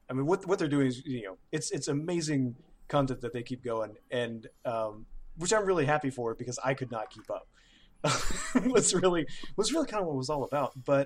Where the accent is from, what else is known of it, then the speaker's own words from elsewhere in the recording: Birmingham, Alabama, United States; And now you're back in my hometown, in fact. For the Birmingham Barons.